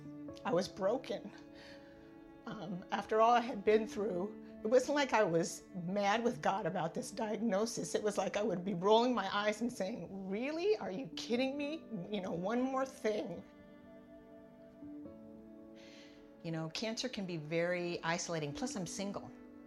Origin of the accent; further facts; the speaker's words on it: Seattle, Washington, United States; also born or lived in Atlanta, Georgia; So I'm originally from Seattle. About 10 years ago, I decided to settle in Atlanta, Georgia.